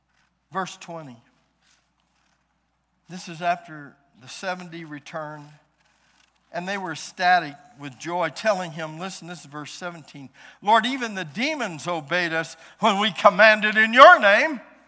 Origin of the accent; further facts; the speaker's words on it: St. Louis, Missouri, United States; I'm in a 94.5% white town. We're from St. Louis.